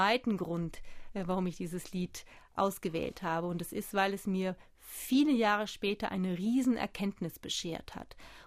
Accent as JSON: {"language": "German", "town": "Muggensturm", "region": "Baden-Württemberg", "country": "Germany", "tie": "born or raised there", "also_born_or_lived": "Malsch", "said": "Muggensturm. Geboren bin ich in Malsch, denn in Muggensturm gibt es kein Krankenhaus."}